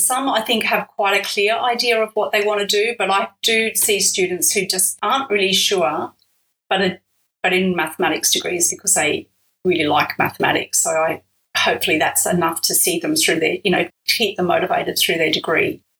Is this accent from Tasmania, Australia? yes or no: no; Queensland, Australia; So I grew up in North Queensland and I loved mathematics at school